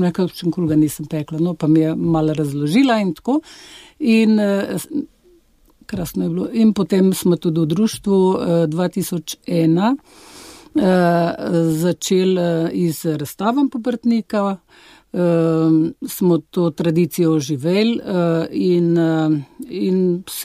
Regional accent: Dobrepolje, Central Slovenia, Slovenia; Jaz sem doma iz Trug. Dobre polje, spada po Dobre polje občino.

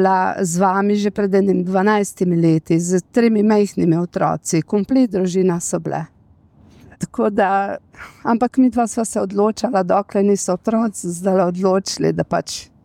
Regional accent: Mengeš, Central Slovenia, Slovenia; iz Mengša.

